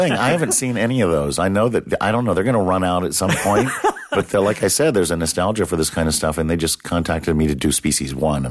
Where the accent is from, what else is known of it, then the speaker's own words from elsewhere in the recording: Texas, United States; But, you know, back then in the 60s, growing up in Texas, there was no Stan Winston School of Character Arts.